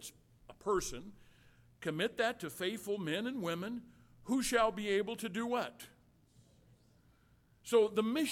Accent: Illinois, United States; When I was a boy growing up in Southern Illinois, I grew up very close to Southern Illinois University.

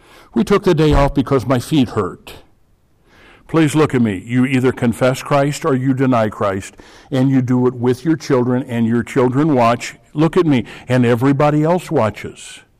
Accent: United States; accent: American; any place I go, people are going to know from my accent to my gestures to my food, everything. They're going to, that's an American.

